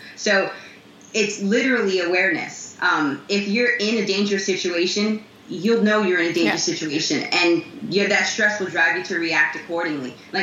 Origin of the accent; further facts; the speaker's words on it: Bronx, New York, United States; I've toned down a lot, but I'm still from the Bronx.